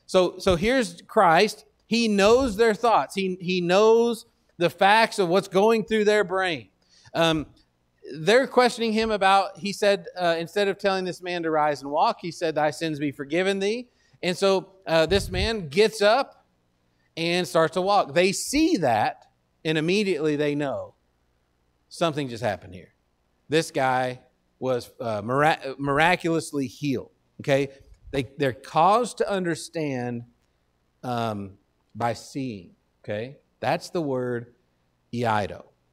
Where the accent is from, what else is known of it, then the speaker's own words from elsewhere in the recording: Texas, United States; accent: Texas; because they make me sound so smart with my Texas accent.